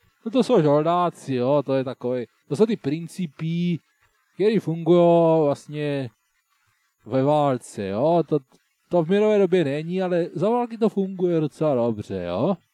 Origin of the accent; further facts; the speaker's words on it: Brno, South Moravian Region, Czechia; tak já jsem z Brna, tak já tady žiju tady